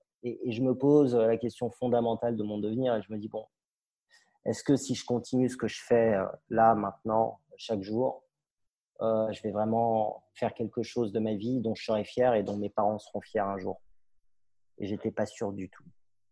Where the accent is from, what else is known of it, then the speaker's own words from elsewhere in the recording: Île-de-France, France; moved away as an adult; mes parents sont arrivés en tant que réfugiés politiques en région parisienne. J'y ai grandi et puis à l'âge de 20 ans, j'ai pris mon sac à dos et je suis parti à l'aventure, à l'étranger.